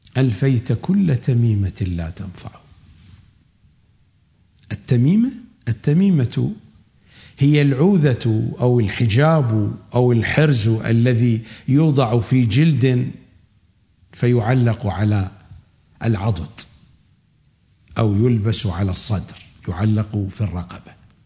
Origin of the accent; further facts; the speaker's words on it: Iraq; لأن يعني عندنا في العراق عادة لما يسمون جليل يسمون أخو خليل